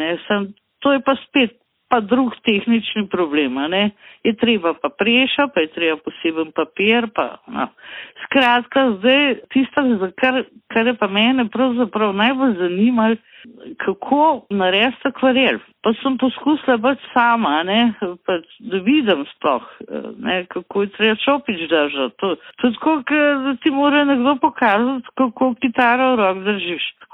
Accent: Ljubljana, Central Slovenia, Slovenia; Jaz sem sicer rojena Ljubljančanka, sem približno 40 let živela v Ljubljani

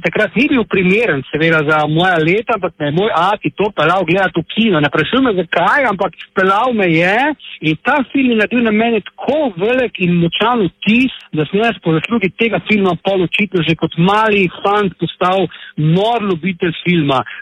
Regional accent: Celje, Savinja, Slovenia; odraščal in rodil sem se v Celju, kjer še vedno živim in sem tudi večino časa tukaj, ne? Zdaj bom tudi umrl v Celju.

